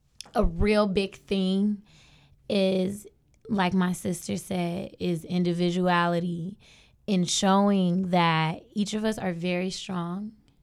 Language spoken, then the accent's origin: English; the South, United States; now in California, United States; because I grew up in the South, as opposed to, like, California made me more of, like, yeah, free spirit, loving trees.